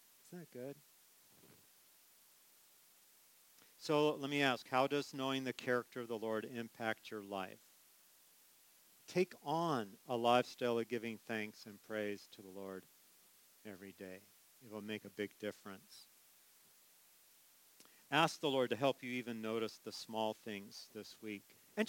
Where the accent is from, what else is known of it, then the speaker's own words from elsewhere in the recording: California, United States; I said I'm from California. I'm actually Midwest now. I've lived here longer than I did on the West Coast. But in California, I grew up with four seasons.